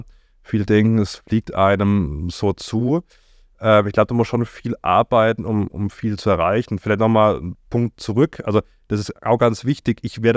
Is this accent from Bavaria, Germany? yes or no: no; Simonswald, Baden-Württemberg, Germany; Ich saß dann an Weihnachten im Restaurant in Simonswald, da wo ich aufgewachsen bin